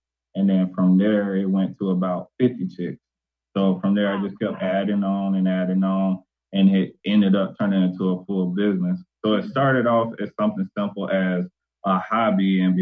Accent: Gainesville, Florida, United States; Well, I am from Gainesville, Florida, and I'm actually was raised on a farm.

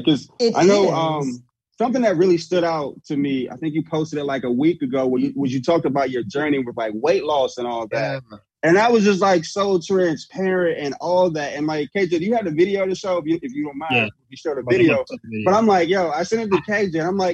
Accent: Silver Spring, Maryland, United States; I'm from the East Coast as well, Washington, D.C., Silver Spring, Rockville area.

